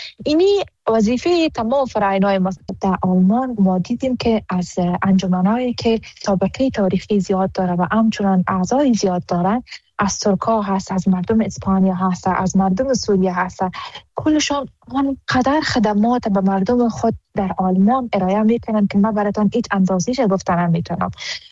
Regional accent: Afghanistan; ما حمایت همه افغانهای ما را ضرورت داریم و خودم یک قدر از خونمون به بدنم باشه بخاطر وطندارم، وطنم دریغ نمیکنم

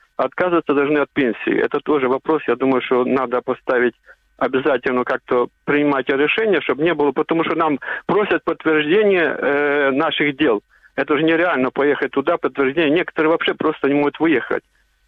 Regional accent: Kharkiv, Kharkiv Oblast, Ukraine

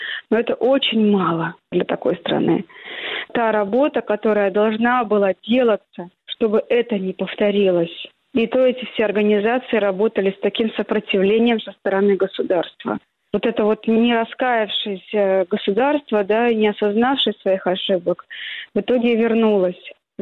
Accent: Russia; moved away as an adult; now in Warsaw, Poland; Вы знаете, я сейчас живу в Варшаве, куда мы перебрались из России.

